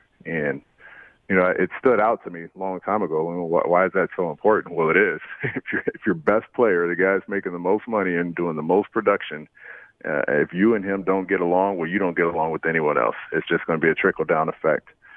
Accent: San Jose, California, United States; You know, Mark Spears and I, we grew up in San Jose. He was at a rival high school

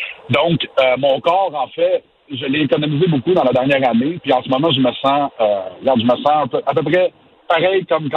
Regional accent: Quebec, Canada; je viens du Québec

